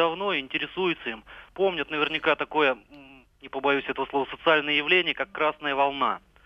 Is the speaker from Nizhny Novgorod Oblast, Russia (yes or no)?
yes; Nizhny Novgorod, Nizhny Novgorod Oblast, Russia; я из Нижнего Новгорода.